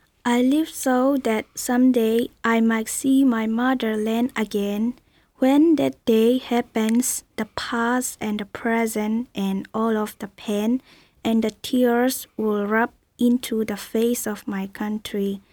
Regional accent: Chin State, Myanmar; I am from Chin State of Burma

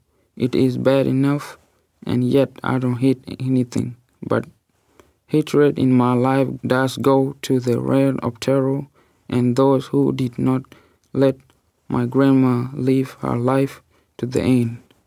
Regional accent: Sudan; I'm from Sudan, and I'm going to read the poem My Life.

